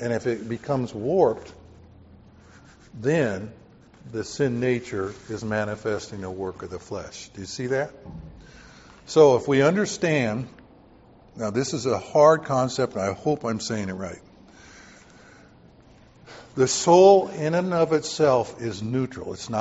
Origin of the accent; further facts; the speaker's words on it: Texas, United States; moved away; I remember when I came from Texas up to California and went to school, I was wearing blue jeans.